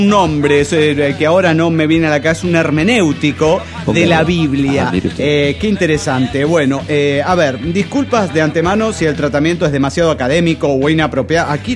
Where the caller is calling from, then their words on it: New York, United States; de New York